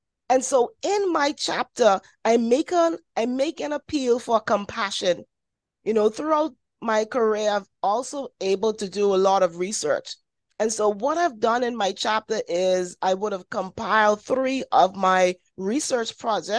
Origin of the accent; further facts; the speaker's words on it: Bahamas; I'm from the Bahamas.